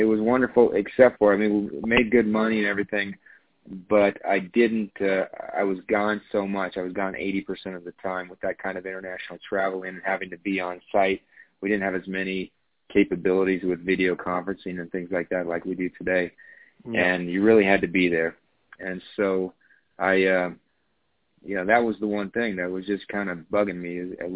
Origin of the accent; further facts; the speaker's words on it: California, United States; now in Utah, United States; I went to Brigham Young University here in Utah. I grew up in California, and I went to BYU, they call it, here in Utah